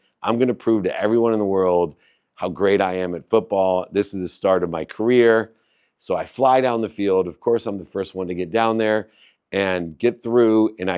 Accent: Akron, Ohio, United States; born there; Born into a family with nothing. I was born in Akron, Ohio, single mom, six kids, five boys and a girl.

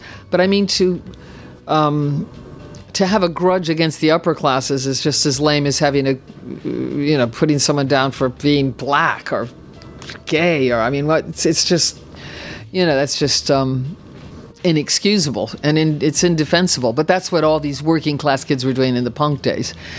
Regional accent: United States; moved away as an adult; I'm actually American, so I was in the States for the first 20 years, and then I came over here and it took me another 30 years to start to understand how this class system works.

